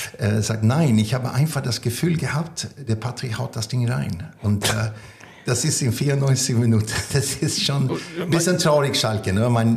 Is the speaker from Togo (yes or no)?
no; Sweden; German is a second language; immer wenn ich auf der Bühne bin als Schwede